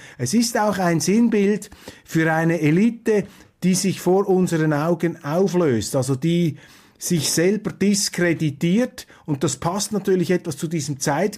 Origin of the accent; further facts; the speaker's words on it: Switzerland; die ich mir also als Schweizer hier also wirklich tunlichst verbitte